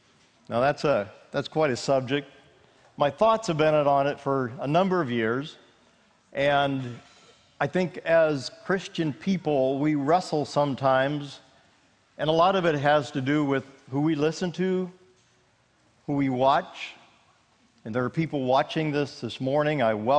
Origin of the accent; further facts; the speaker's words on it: Iowa, United States; I'm from Iowa, and glad to be here.